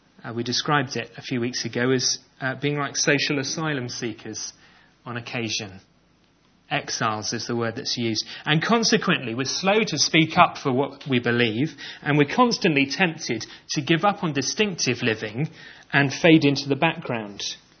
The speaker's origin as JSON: {"language": "English", "region": "South West England", "country": "United Kingdom", "said": "So sometimes I tell people that I'm Cornish."}